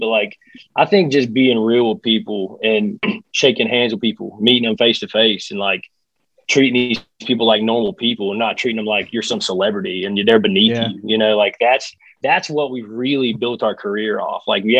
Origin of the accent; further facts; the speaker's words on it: Alabama, United States; now in Nashville, United States; because we don't claim Nashville. Like, yeah, we live here, but like, we're from Alabama